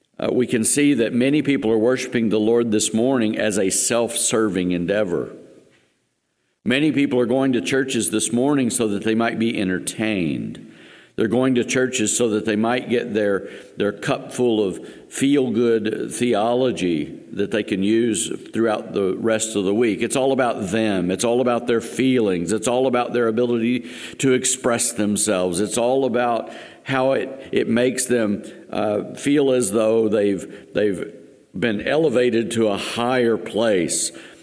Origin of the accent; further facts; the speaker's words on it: Appalachia, United States; I'm from Appalachia, so this happens all the time.